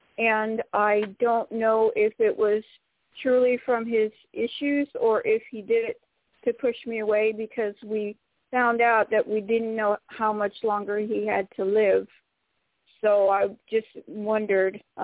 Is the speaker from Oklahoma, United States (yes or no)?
no; Florida, United States; from Florida.